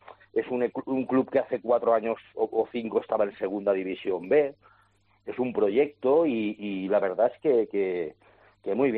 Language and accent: Spanish; Valencian Community, Spain; somos valencianistas, somos valencianos